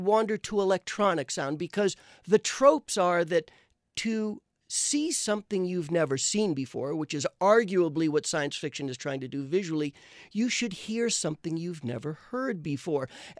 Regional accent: New York, United States; Growing up in New York, if you live in the city, everyone knows about this gentleman who drives around in the car

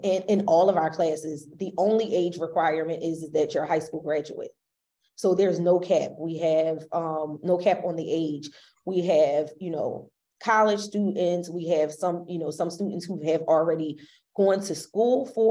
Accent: Philadelphia, Pennsylvania, United States; We're both from Philly, but we did not know each other at all.

